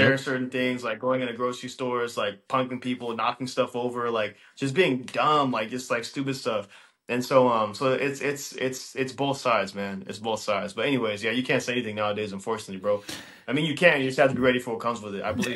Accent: Chino Hills, California, United States; I grew up in Chino Hills.

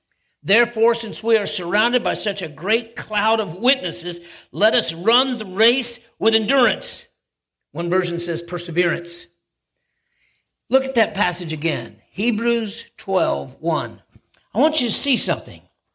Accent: United States; I'm getting ready to return to my hometown for revival in next month. I got a phone call, and they said … we want you to come back. It's not just about missions. We want you to hold a revival for Powell County.

